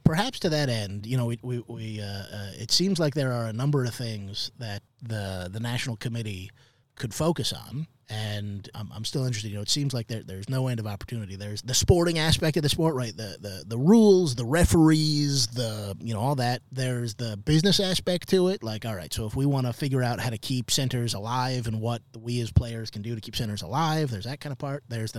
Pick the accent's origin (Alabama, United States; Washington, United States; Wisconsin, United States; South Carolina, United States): Washington, United States; Seattle; And where I grew up in Seattle, nose to nose